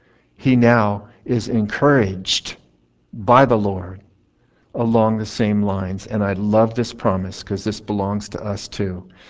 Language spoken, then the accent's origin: English; California, United States; Well, I'm from the west. I'm from California